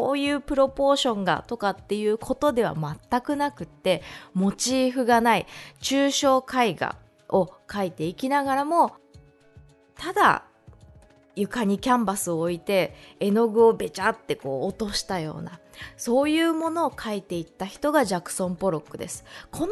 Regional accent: Shizuoka, Japan; 私の地元の静岡県にある、美術館なんですけど

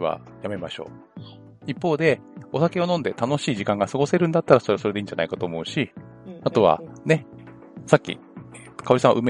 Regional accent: North Kanto, Japan; 私は北関東の育ちなんで

